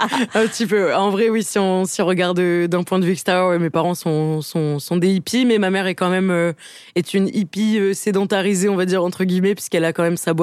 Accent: Montpellier, Occitanie, France; Je suis née, j'ai grandi, j'ai fait toute ma scolarité à Montpellier, dans le sud.

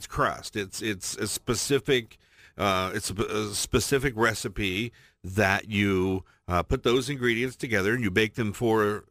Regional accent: Midwest, United States; I love Chicago style because I'm from the Midwest.

